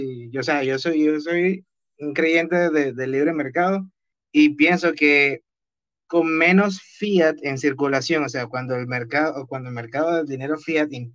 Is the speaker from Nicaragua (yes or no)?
no; Venezuela; yo soy de Venezuela